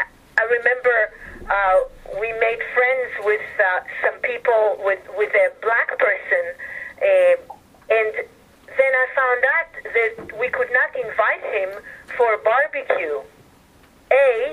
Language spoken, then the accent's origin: English; Israel; also born or lived in South Africa; growing up in Israel, you really, you know, with all the different, with Jews from different parts of the world, you really grow up with a sense of equality, you know, as a Sabra.